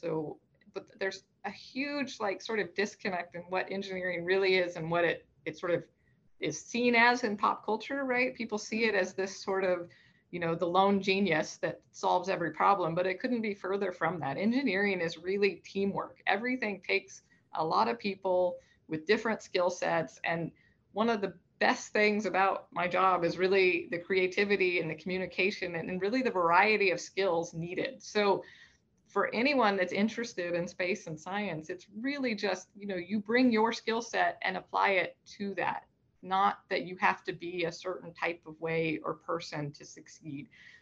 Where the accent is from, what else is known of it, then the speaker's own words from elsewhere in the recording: Pacific Northwest, United States; growing up in the Pacific Northwest, I just didn't have a lot of even just Arab friends, not even specifically Palestinian. It was a very monochromatic area we grew up in.